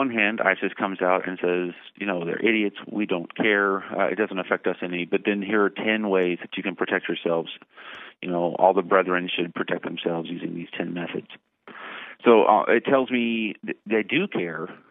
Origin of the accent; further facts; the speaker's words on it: Texas, United States; I'm from Texas, so I'll use it as a representative.